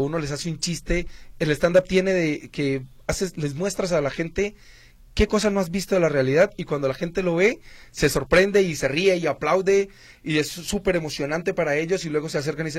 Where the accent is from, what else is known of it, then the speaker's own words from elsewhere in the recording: Colombia; now in Guadalajara, Mexico; Yo soy colombiano.